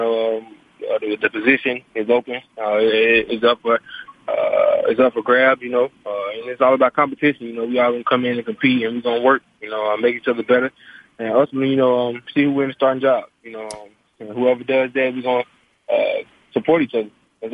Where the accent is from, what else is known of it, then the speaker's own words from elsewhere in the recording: Mississippi, United States; I mean, I'm from Mississippi, so it's a lot of good soul food, a lot of good country eating.